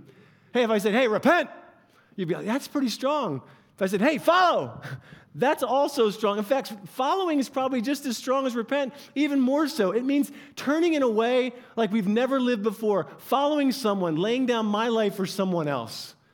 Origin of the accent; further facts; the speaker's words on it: New Jersey, United States; I'm from the South Jersey, Philadelphia area. Go Eagles!